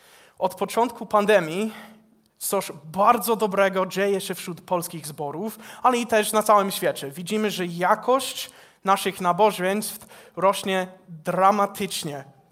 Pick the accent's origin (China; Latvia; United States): United States; Polish is a second language; now in Poland; Ja pochodzę ze Stanów Zjednoczonych, jestem misjonarzem. Służę tutaj w Polsce w Stowarzyszeniu Fala od mniej więcej 2,5 roku.